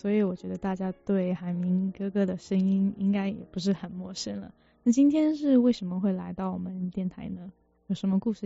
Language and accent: Chinese; Canada; 作为一个加拿大人我一次都还没有去过